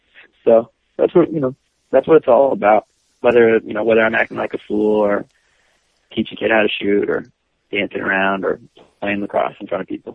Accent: Oregon, United States; I went to Chapman and I'm from Oregon.

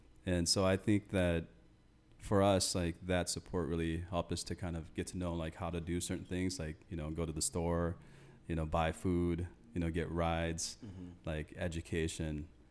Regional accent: Thailand; moved away; Yeah, so I came all the way from Thailand. So we came here in 1989, and so we came really poor.

